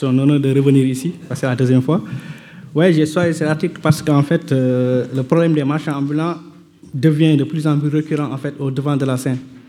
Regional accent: Dakar, Senegal; moved away; moi, j'ai quitté Dakar depuis 3 ans maintenant, mais en fait, j'avais pas laissé ça en fait.

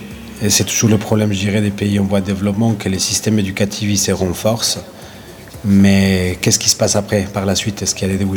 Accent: Ecuador; Mon pays d'origine est l'Équateur.

